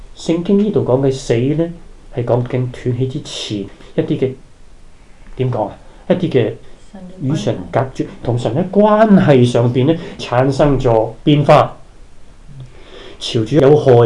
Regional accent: China; 因為我們是中國人、唐人這樣想

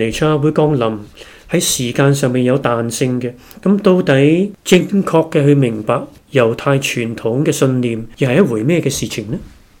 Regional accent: China; 我们中国人有以月亮为做依归的农历

